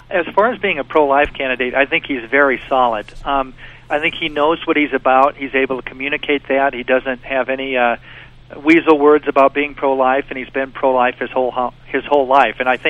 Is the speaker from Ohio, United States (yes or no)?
no; Spirit Lake, Iowa, United States; Senator Obama was in my hometown last night, Spirit Lake, Iowa, about 3,000 people.